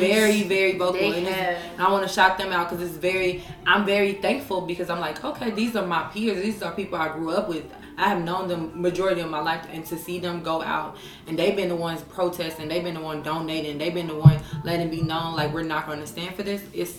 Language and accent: English; Champaign, Illinois, United States; I'm very proud because I'm from Champaign, Illinois, and I grew up in a very diverse city.